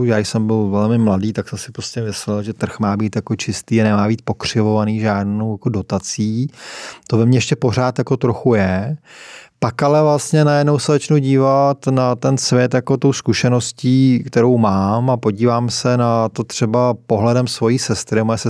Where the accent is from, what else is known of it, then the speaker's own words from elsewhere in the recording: Plzeň, Plzeň Region, Czechia; já jsem z Plzně